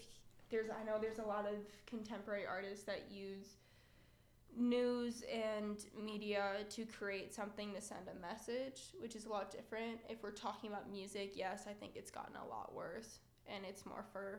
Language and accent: English; Wisconsin, United States; I'm 18. I'm from Southeast Wisconsin. I come from a small suburbs.